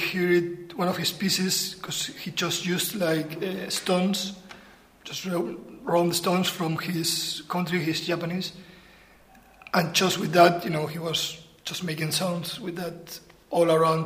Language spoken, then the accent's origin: English; Valencia, Valencian Community, Spain; moved away as an adult; now in Limerick, Ireland; I'm 30 now. I'm from Spain, from Valencia originally. And I came here to Ireland 4 years ago, and I did all my portfolio course and everything in Cork, and then I came here to Limerick to do my diploma in fine arts.